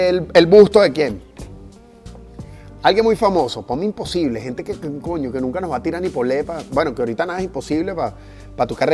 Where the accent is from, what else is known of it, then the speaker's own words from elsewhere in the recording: Venezuela; que los venezolanos en la industria musical seamos una fuerza como los boricuas en unos años